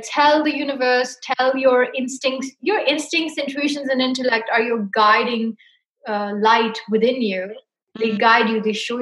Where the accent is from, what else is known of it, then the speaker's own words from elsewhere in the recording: Nepal; So I think growing up in Nepal, I went to different temples